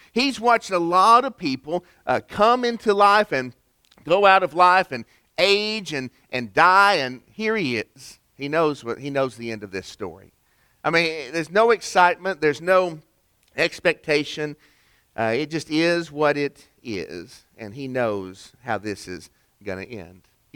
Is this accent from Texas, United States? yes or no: no; Tennessee, United States; I'm from Tennessee and you're nodding your head, Wyatt, I see.